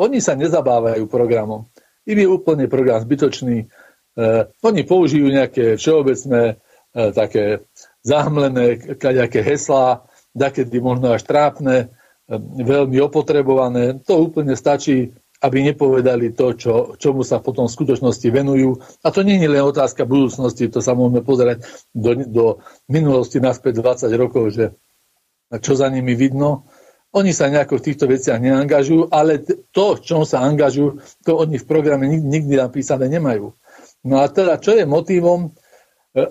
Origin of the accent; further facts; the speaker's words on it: Rimavská Sobota, Banská Bystrica Region, Slovakia; u nás v Rimavskej Sobote